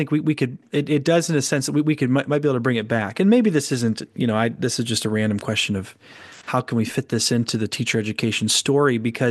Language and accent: English; Michigan, United States; I remember growing up in Southeast Michigan and thinking that, well, education is just the way to get you out of here